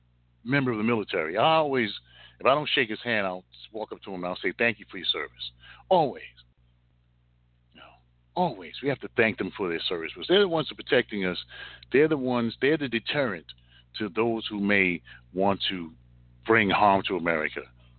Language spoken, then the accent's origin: English; New Jersey, United States; I don't even want to tell people I'm from New Jersey because he's such a suck-up.